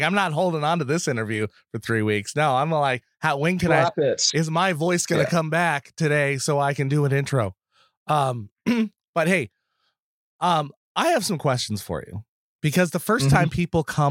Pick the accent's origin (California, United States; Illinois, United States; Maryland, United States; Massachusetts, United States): Massachusetts, United States; Boston